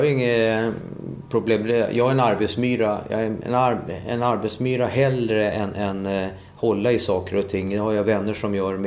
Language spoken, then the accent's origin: Swedish; Solna, Stockholm County, Sweden; born there; Jag är ju genuin AIK-are, jag är född i Solna.